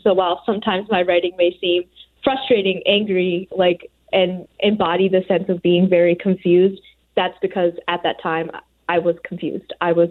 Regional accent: United States; And both my identities as an Indian woman, but also someone who was raised in the United States and has those, like, environmental factors, are important parts to my personality

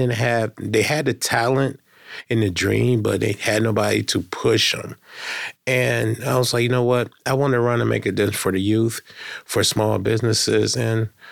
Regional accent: Elyria, Ohio, United States; now in Cincinnati, United States; I'm not from Cincinnati. I've been here for 6 years. I'm from a town called Elyria, Ohio. It's about 20 minutes from Cleveland, Northeast Ohio.

